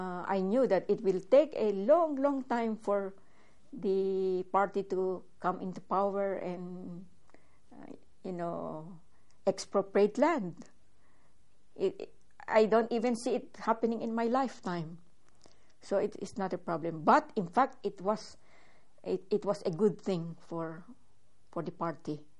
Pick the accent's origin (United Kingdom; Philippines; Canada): Philippines; I become proud of being a Filipino, proud of being brown